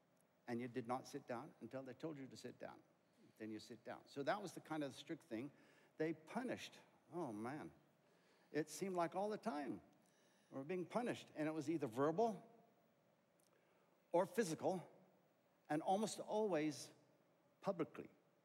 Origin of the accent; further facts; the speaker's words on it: Zambia; also born or lived in Zimbabwe; So I grew up, I was born in Zimbabwe. My parents lived and worked in Zambia. And that's where I lived the first 16, almost 17 years of my life.